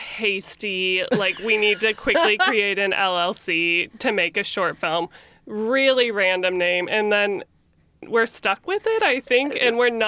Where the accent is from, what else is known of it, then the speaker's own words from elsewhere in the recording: Lincoln, Nebraska, United States; And I'm from Lincoln, Nebraska, which I don't think it's a suburb of a city. However, I would say it has a very suburban feel.